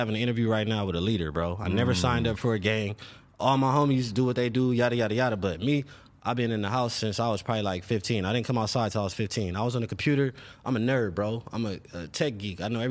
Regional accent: Los Angeles, California, United States; Yeah, but I'm from South Central LA, man. I went to Crenshaw High School.

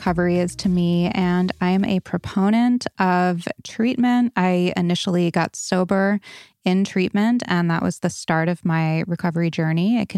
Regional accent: Barrington, Rhode Island, United States; I'm from Barrington.

